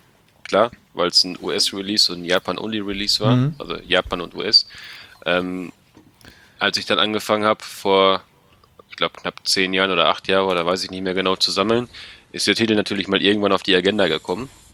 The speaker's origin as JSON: {"language": "German", "country": "Germany", "tie": "born or raised there", "said": "ich bin zwar Schwede, aber ich bin ja trotzdem erst in Deutschland aufgewachsen"}